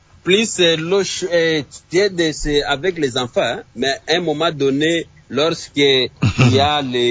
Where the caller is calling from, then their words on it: Kisangani, Tshopo, DR Congo; Par exemple, ici chez nous à Kisangani.